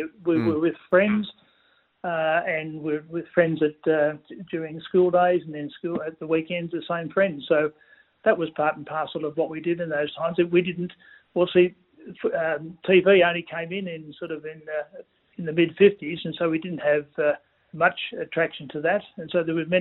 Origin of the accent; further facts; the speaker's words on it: Melbourne, Victoria, Australia; also born or lived in Warragul; I grew up in Melbourne, in Hampton, although we did have a time when we went to Warrigal for a couple of years